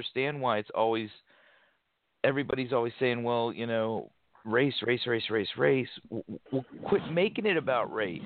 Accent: United States; I, as American, as a true born, raised, red, white, and blue bleeding American, I am proud of my country, of where I was born and where I was raised

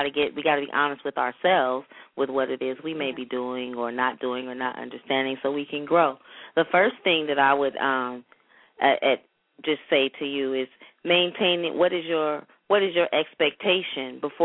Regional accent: California, United States; I'm from the Bay Area.

